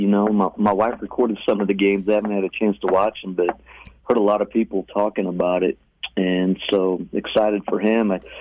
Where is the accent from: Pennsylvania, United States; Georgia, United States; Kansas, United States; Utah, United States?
Kansas, United States; Colby; Mark, I'm from Colby, Kansas, so...